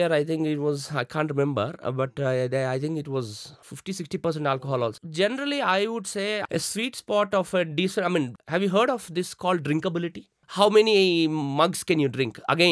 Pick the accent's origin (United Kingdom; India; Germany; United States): India; Hyderabad, Telangana; now in Bangalore, India; I mean, I'm from Hyderabad. My entire family is from Hyderabad. I don't have any relatives also here in Bangalore.